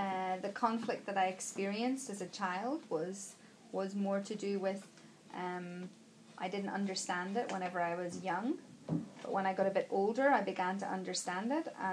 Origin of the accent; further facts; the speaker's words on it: Saintfield, Northern Ireland, United Kingdom; I grew up in Northern Ireland in a small village called Saintfield, which is outside Belfast.